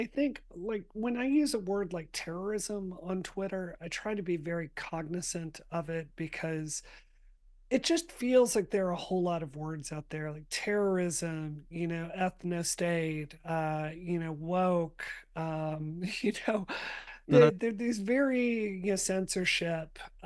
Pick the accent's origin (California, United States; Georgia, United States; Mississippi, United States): Mississippi, United States; rang true with what I saw growing up in Mississippi